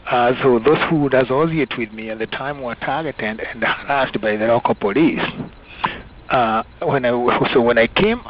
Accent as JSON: {"language": "English", "country": "Kenya", "tie": "born or raised there", "said": "Well, I grew up in Kenya in a very small farming village, tea farming village"}